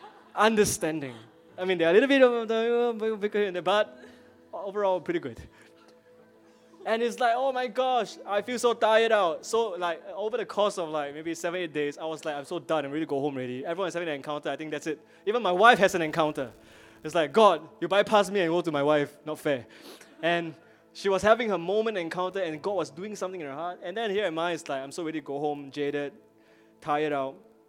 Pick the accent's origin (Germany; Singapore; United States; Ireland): Singapore; I'm a Singaporean, man. Come on.